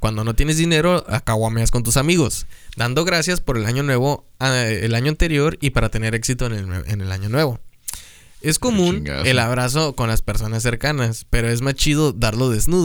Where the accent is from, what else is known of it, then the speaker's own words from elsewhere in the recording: Mexico; Estamos como mexicanos, güey.